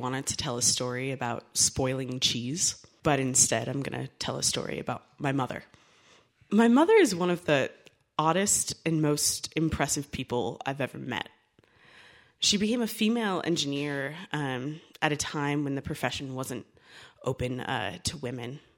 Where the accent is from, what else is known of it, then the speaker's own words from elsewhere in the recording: Ohio, United States; when I was like a kid growing up in Ohio with my mom and my dad and my brother.